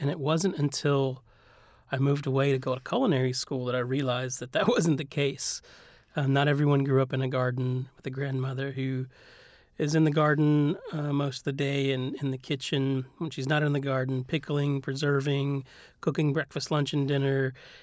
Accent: Virginia, United States; And so I was born and raised in Virginia, but the food that I was cooking and eating in Richmond, Virginia was nothing like the food I grew up with.

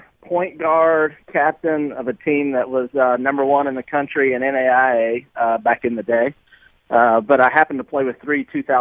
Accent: Nashville, Tennessee, United States; I'm from Nashville, which is where Belmont and Lipscomb are, so it was easy for me just to wait it out and wait for the right opportunity.

